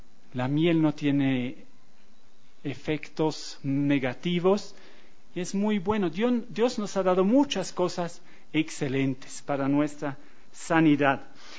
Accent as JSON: {"language": "Spanish", "country": "Bolivia", "said": "Ahora nosotros como bolivianos tenemos las aguas del Silalá, ¿no?"}